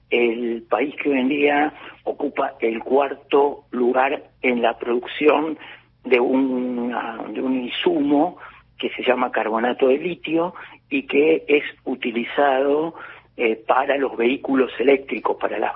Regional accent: Argentina; generación que emigró en los años alrededor de 1870, por ahí, vinieron a la Argentina y después ya somos todos argentinos

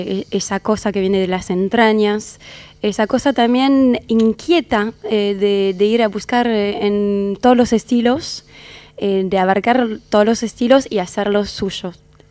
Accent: France; Así que soy francesa, sí.

